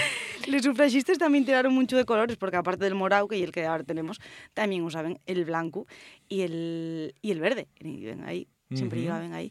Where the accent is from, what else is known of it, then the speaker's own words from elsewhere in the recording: Asturias, Spain; y al final somos todos asturianos